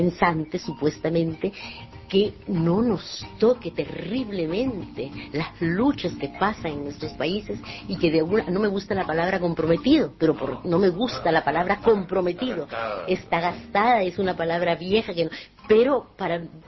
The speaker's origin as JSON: {"language": "Spanish", "country": "El Salvador", "tie": "born or raised there", "also_born_or_lived": "Nicaragua", "said": "Fíjate tú que me llevaron a mí, a los 9 meses de edad, me llevaron a El Salvador."}